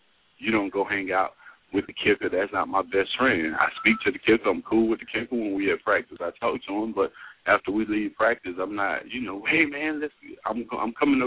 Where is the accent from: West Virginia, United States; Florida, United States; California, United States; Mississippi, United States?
Mississippi, United States; Lawrence; You know, I came from Lawrence, Mississippi, man. Nobody expected me to ever hear from me in the beginning.